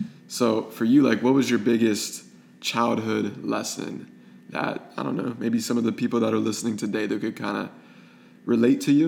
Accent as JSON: {"language": "English", "region": "Pennsylvania", "country": "United States", "said": "because I'm from Pennsylvania, a small town"}